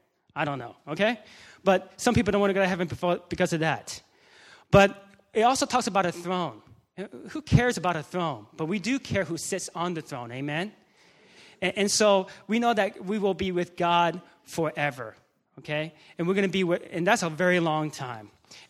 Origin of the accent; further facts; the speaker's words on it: Atlanta, Georgia, United States; Okay, I grew up in Atlanta, Georgia.